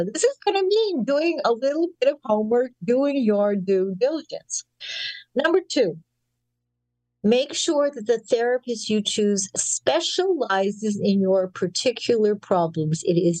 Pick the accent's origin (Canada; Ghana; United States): Canada; Winnipeg, Manitoba; when I was a little girl growing up in Winnipeg